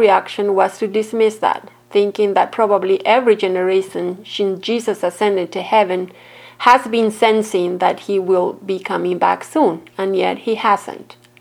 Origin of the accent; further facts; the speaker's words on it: Bolivia; I grew up around Pentecostal churches in Bolivia where there's more emphasis and familiarity with apocalyptic texts.